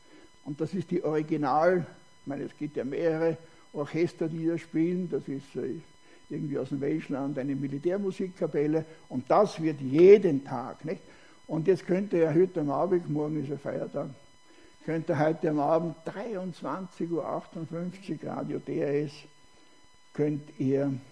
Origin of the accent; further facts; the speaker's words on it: Austria; now in Switzerland; Ich bin kein Schweizer. Merkt man nicht, oder? Ja. Ich bin Österreicher.